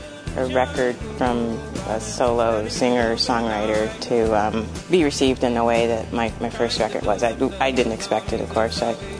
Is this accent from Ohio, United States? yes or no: yes; Cleveland, Ohio, United States; Growing up in Cleveland, it was very difficult in the 70s. It was a volatile place. A lot of racial tension, it was economically depressed, unemployment was high.